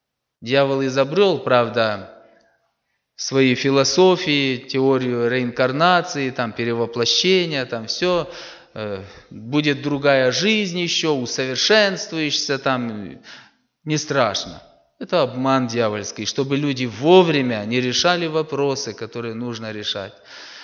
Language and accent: Russian; Verkhnodniprovsk, Dnipropetrovsk Oblast, Ukraine; Я с Украины, Днепропетровская область, город Верхнеднепровск.